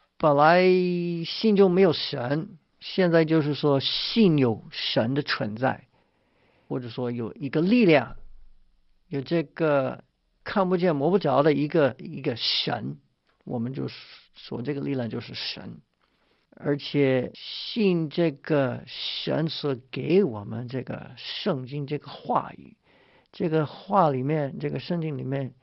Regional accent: United States; Chinese is a second language; 我是老美，他们是老中

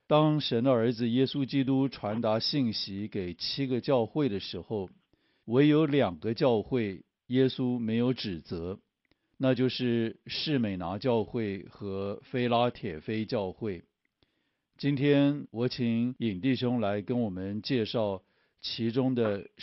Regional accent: China; 我们中国人的名字取名的时候，这个名字好像都有一个意义

